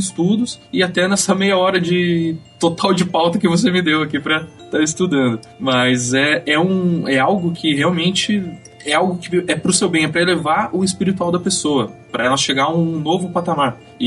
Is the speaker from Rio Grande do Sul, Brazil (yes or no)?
no; Curitiba, Paraná, Brazil; que eu sou de Curitiba, pessoal, sou de Curitiba